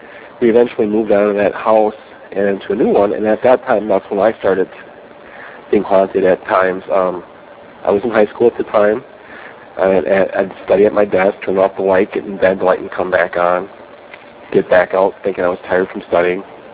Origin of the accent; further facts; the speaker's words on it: Oklahoma, United States; Well, I'm right from Oklahoma.